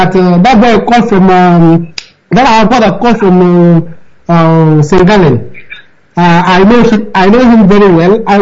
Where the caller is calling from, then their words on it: Greece; I'm calling from Greece.